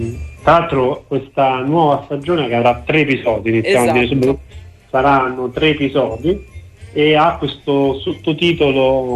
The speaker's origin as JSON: {"language": "Italian", "town": "Rome", "region": "Lazio", "country": "Italy", "said": "ammettiamo tutto a Roma, io sono romano, si senta"}